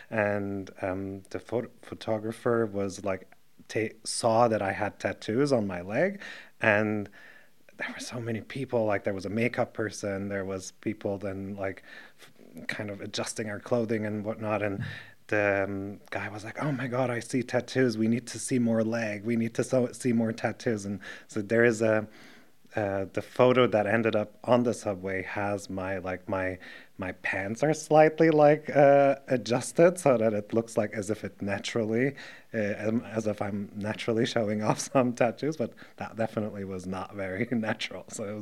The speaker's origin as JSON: {"language": "English", "country": "Turkey", "tie": "born or raised there", "said": "I grew up in Turkey, and I grew up, I always loved being in the ocean or in the Mediterranean"}